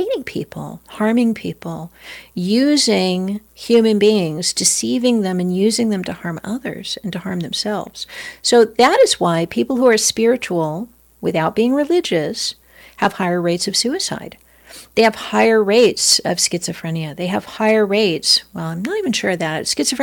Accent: Los Angeles, California, United States; And I grew up in Los Angeles where everybody was doing that.

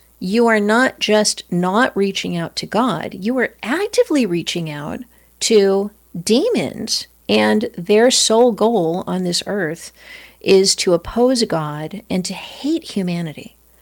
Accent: Los Angeles, California, United States; And I grew up in Los Angeles where everybody was doing that.

